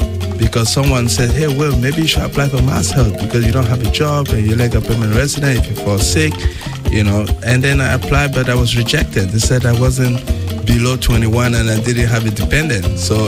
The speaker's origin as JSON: {"language": "English", "country": "Cameroon", "tie": "born or raised there", "also_born_or_lived": "Sweden", "moved": "as an adult", "lives_now": "United States", "said": "I was born and raised in Cameroon, studied there until my undergrad. Then after my undergrad, I moved to Sweden for for grad school"}